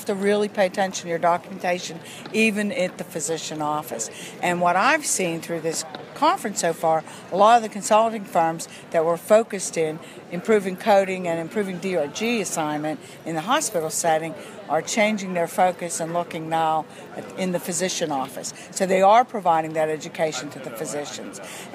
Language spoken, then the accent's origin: English; Pennsylvania, United States; I'm from Pennsylvania, and in Pennsylvania, 100% of our Medicaid is managed and has been for a long time.